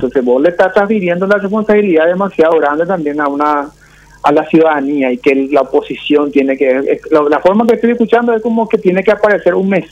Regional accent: Central, Paraguay; Yo soy de Central

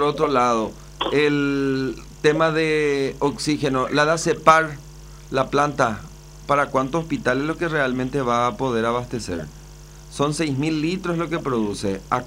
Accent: San Pedro, Paraguay; Yo soy del departamento de San Pedro, pero en San Pedro no hay vacunatorio disponible.

